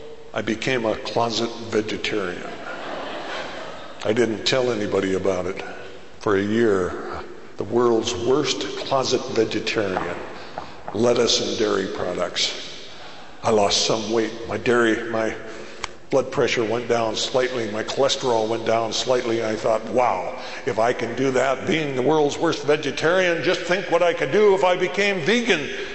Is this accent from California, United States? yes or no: no; Great Falls, Montana, United States; I came from Montana. Montana is not the hotbed of vegetarianism. My hometown newspaper, the Great Falls Tribune